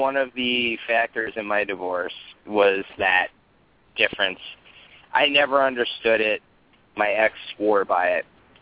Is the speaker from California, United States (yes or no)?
yes; Oakland, California, United States; And where I grew up around Oakland, and one of the suburbs I lived at, Pittsburgh, oh, my God, I was an hour away from the ocean